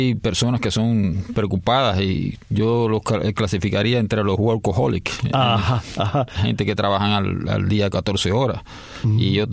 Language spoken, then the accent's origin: Spanish; Santa Clara, Villa Clara, Cuba; born there; also born or lived in Havana; Bueno, nací en Santa Clara.